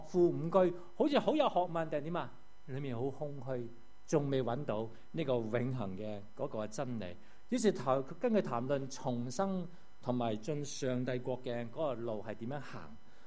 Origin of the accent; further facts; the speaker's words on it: Hong Kong; 我們香港人覺得很不開心，很憤懣。